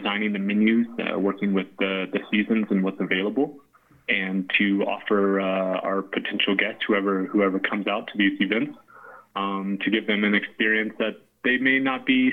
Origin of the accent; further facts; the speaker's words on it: Florida, United States; now in Breckenridge, United States; I got my start kind of more so over in Florida, you know, and I grew up in Florida.